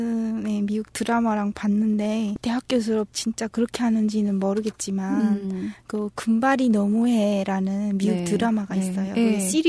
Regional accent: North Korea; now in South Korea; 나처럼 북한에서 왔어도

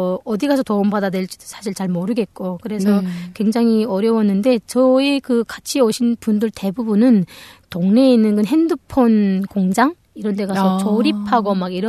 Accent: North Korea; now in South Korea; 북한에서 왔다고 하니까

